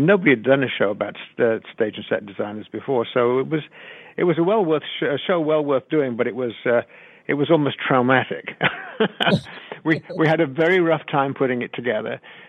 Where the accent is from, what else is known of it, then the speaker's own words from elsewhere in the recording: the north of England, United Kingdom; moved away as an adult; now in United States; I was born in the north of England, and I lived in Britain until I was, 28, and then I moved to the States. So it's still there, although I'm very much American now.